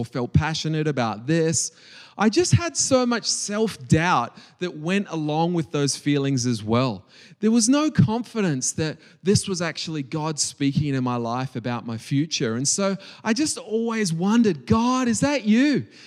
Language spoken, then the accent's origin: English; Australia; now in Hong Kong; growing up in Australia, I am Australian, although I live in Hong Kong.